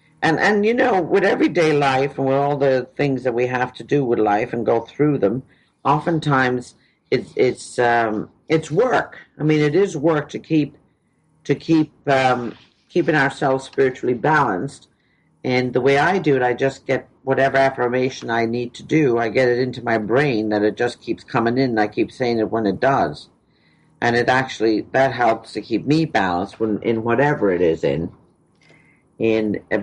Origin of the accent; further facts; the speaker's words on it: Ireland; we're both from Ireland, and Ireland is full of natural healers.